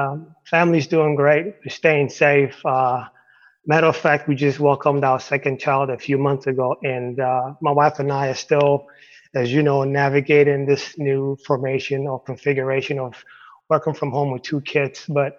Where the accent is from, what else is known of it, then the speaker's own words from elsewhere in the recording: Ghana; English is a second language; moved away as an adult; now in United States; Originally, as you know, I'm from Ghana. I came to America for college in Michigan, where I graduated with a degree in electrical engineering.